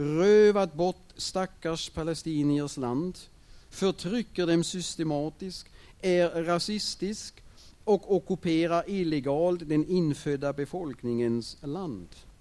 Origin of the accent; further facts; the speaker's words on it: Germany; Nu kommer jag ju från Tyskland.